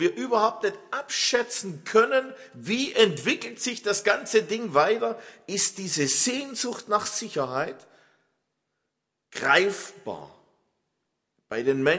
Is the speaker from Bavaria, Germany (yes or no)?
no; Baden-Württemberg, Germany; also born or lived in North Rhine-Westphalia; Ich komme aus der Nähe von Stuttgart. Ich bin überzeugter Schwabe, aber ich kann tatsächlich so reden, dass man mich überall versteht. Ich habe das hart antrainiert während 3 Jahre NRW-Aufenthalt.